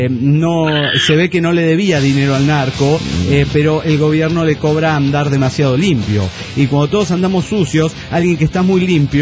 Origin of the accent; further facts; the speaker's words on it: Bolivia; born there; 1 de septiembre salgo rumbo a Bolivia, mi tierra natal.